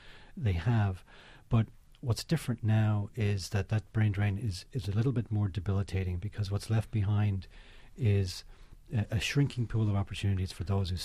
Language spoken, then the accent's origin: English; Ireland; now in United States; I'm originally from Ireland, so I'm a transplant to America.